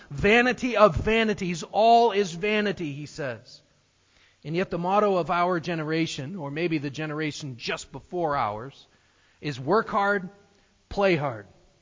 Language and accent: English; New Hampshire, United States; moved away as an adult; now in Ohio, United States; when we moved to Ohio from New Hampshire in 2001 originally, because no one in our immediate family had ever done that before. Nobody had left New Hampshire.